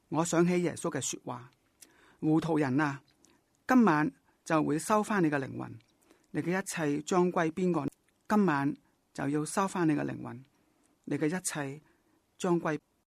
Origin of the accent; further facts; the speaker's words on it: Tai O, Hong Kong; 我在大澳出生，我家是大澳最穷的家庭之一。